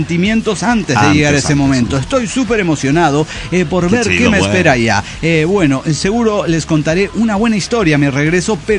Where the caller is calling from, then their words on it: Saltillo, Coahuila, Mexico; de Saltillo, Coahuila.